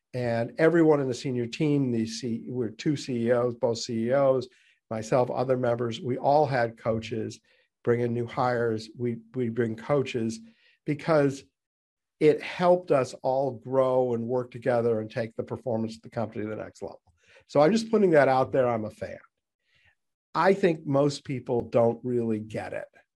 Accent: New England, United States; You know, it's interesting as you say this, and we're both from New England

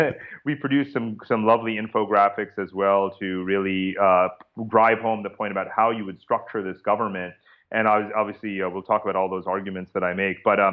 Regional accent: Chappaqua, New York, United States; now in Singapore; I'm actually from Chappaqua, New York

